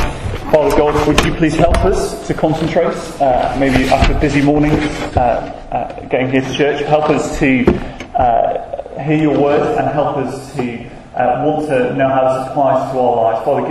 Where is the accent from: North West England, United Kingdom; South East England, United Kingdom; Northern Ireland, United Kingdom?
North West England, United Kingdom; Birkenhead; So back in my hometown in Birkenhead